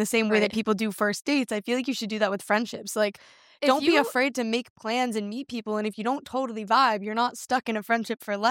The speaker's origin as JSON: {"language": "English", "town": "Boston", "region": "Massachusetts", "country": "United States", "said": "I'm from Boston, whatever."}